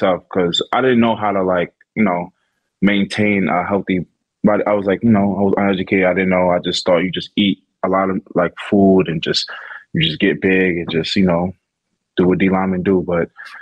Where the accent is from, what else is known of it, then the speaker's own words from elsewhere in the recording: Brooklyn, New York, United States; I used to be a Knicks fan, but since I'm from Brooklyn, I would say the Nets.